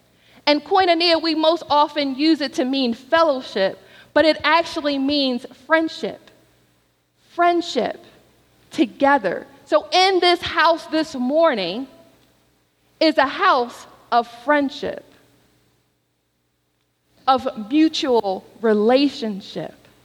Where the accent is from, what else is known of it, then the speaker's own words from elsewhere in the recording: Philadelphia, Pennsylvania, United States; It is the same word that is in the word Philadelphia, my hometown.